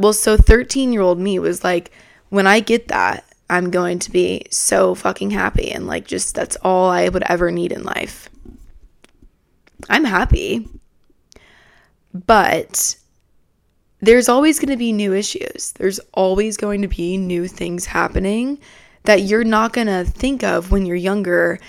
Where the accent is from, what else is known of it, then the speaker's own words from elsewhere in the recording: Atlanta, Georgia, United States; So I just got back from Atlanta, Georgia, my hometown, about 5 days ago.